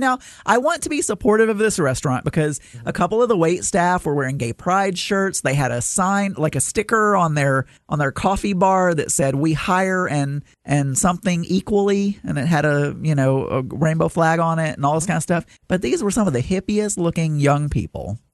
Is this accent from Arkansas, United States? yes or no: yes; Arkansas, United States; I am Southern, Daniel. I know about biscuits. I was raised in South Arkansas.